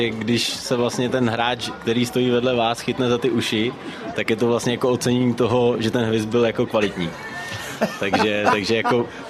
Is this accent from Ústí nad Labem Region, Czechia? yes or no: yes; Ústí nad Labem Region, Czechia; tam jsem z Ústeckého kraje bohužel sám jako rozhodčí